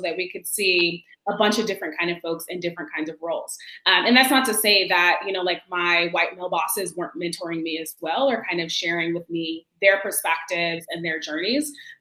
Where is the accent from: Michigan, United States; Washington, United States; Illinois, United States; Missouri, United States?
Washington, United States; Seattle; I had the benefit of growing up in Seattle, right?